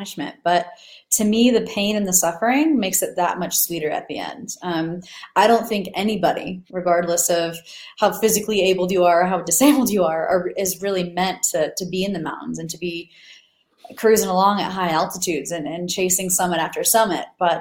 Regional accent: Florida, United States; So ironically, I'm originally from Florida.

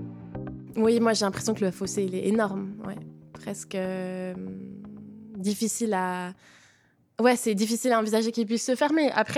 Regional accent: Geneva, Switzerland; j'ai 24 ans, j'ai grandi à Genève

